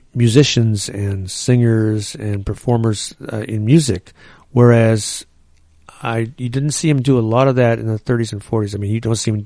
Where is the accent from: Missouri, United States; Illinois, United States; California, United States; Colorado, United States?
California, United States; Oakland; You know, if you growing up in East Oakland in the 50s, you'd see these movies on TV in the afternoons and the early evenings